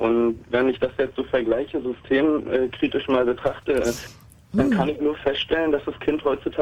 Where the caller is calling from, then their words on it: Parchim, Mecklenburg-Vorpommern, Germany; geboren und verfolge seit Jahren die Unrechtsregime-Diskussion vom Überwachungsstaat